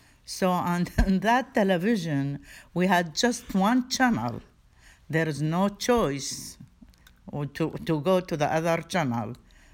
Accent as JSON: {"language": "English", "town": "Baghdad", "region": "Baghdad Governorate", "country": "Iraq", "tie": "born or raised there", "second_language": "English", "said": "I grew up back home in Baghdad, Iraq. I born there."}